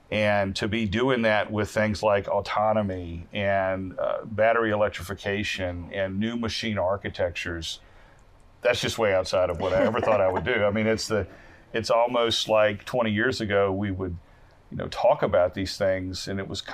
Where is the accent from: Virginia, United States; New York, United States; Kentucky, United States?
Virginia, United States; So I'm actually from southeastern Virginia is where I grew up. And my family was in the farm equipment business.